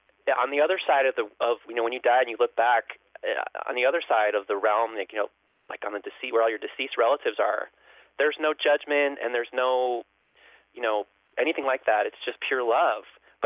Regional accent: Chicago, Illinois, United States; This is like on some side street in Chicago. I grew up in Chicago.

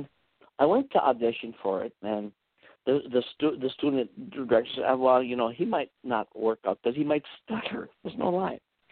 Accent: Virginia, Minnesota, United States; But that being said, it was still Virginia, Minnesota, So they had great schools, this and that, and they even had a junior college, so it was good.

